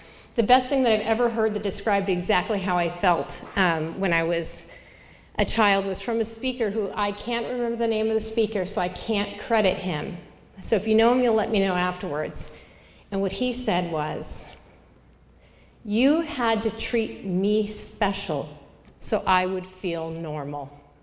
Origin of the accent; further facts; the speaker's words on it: Seattle, Washington, United States; so I lived in a neighborhood in Seattle. I grew up in Seattle and in Queen Anne.